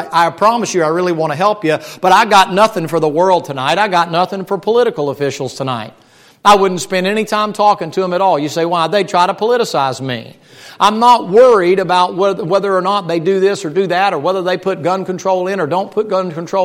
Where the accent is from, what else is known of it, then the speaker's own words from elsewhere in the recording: the South, United States; Y'all speak more dignified than I'm from the South.